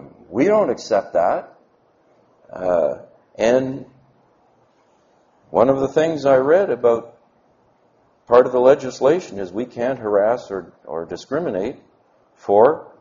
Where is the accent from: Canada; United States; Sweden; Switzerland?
Canada; Just because I'm Canadian, you can't pick on me.